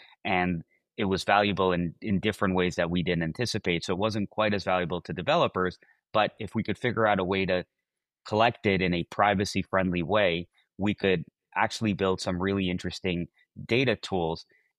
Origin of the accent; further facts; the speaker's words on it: Mexico; Well, I'm originally from Mexico, and I think in Mexico, I saw a lot of people start businesses